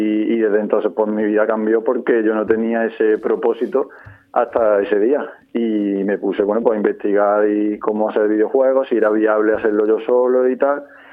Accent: Puente Genil, Andalusia, Spain; Puente Genil, que es de donde yo soy

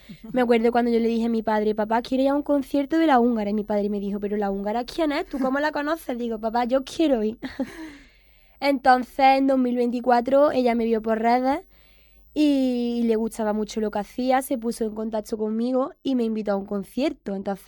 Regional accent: Antequera, Andalusia, Spain; yo llevo a Antequera por bandera porque al final la tierra que me ha visto crecer. aquí están mis raíces

